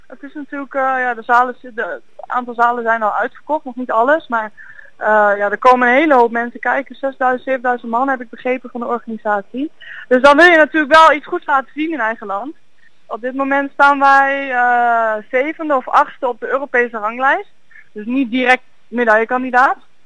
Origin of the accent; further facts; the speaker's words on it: Oostzaan, North Holland, Netherlands; Ik kom zelf ook, althans ik kom niet letterlijk uit Amsterdam, maar Oostzaan.